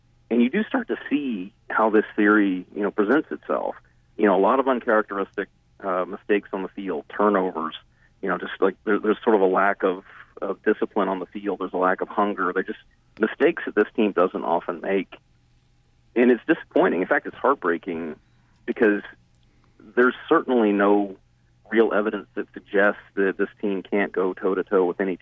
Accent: South Carolina, United States; I'm from the South, but a very different South in South Carolina.

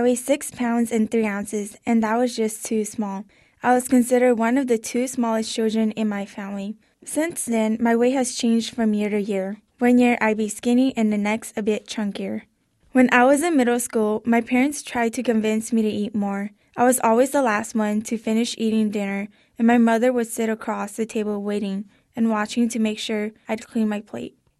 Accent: Fresno, California, United States; I'm from East Central Fresno. My family is Hmong, and we practice shamanism.

